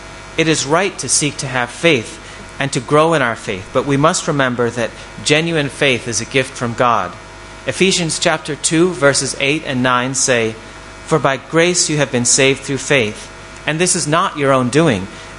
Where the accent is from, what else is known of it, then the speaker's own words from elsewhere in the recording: United States; Since I'm an American, I was naturally most interested in the athletes of Team USA.